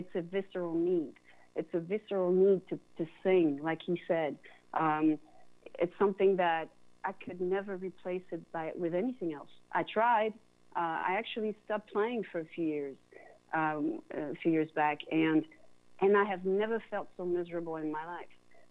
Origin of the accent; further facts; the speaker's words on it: Geneva, Switzerland; English is a second language; moved away as an adult; I come from Switzerland. I come from Geneva.